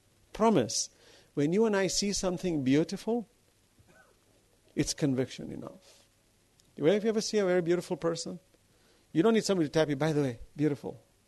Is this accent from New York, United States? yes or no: yes; New York, United States; You protected me. I grew up in New York. I could have been lost.